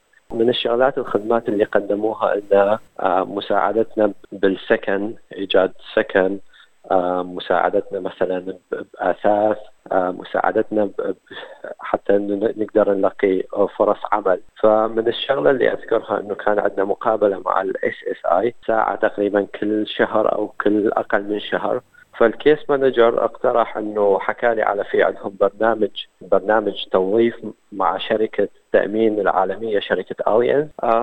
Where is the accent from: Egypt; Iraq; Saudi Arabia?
Iraq; moved away as an adult; أنا جيت من العراق. أوكي. وبالعراق كنت طالب مرحلة رابعة صيدلة، كنت أدرس بكلية الصيدلة.